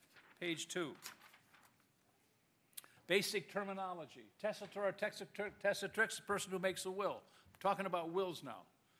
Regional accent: Toledo, Ohio, United States; I grew up with Dave in Toledo.

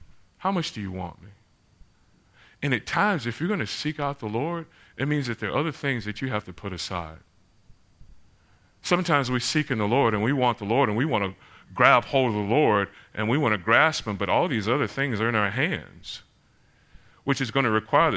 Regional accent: Orlando, Florida, United States; You know, as a kid, growing up in Florida, as well, I grew up in Orlando, Florida, and I remember having some of the best times ever because in Florida, much of it's changed since I grew up as a kid.

